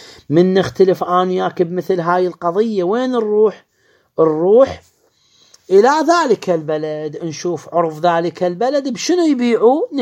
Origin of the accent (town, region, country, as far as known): Iraq